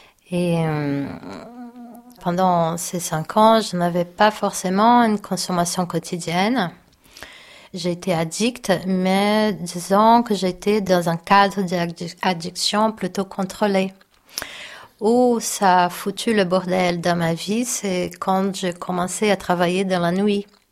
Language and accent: French; Belo Horizonte, Minas Gerais, Brazil; moved away as an adult; now in France; Je viens du sud-est du Brésil, Minas Gerais, Belo Horizonte. Je suis arrivée en France en novembre de 2005.